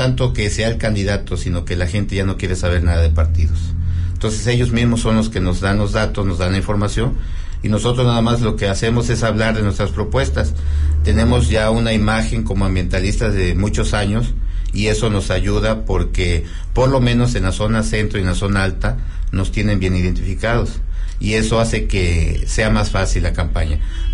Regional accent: Trapiche del Rosario, Veracruz, Mexico; De Trapiche del Rosario.

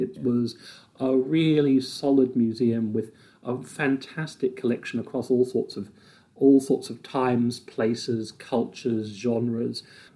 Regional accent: Brisbane, Queensland, Australia; I grew up in Brisbane

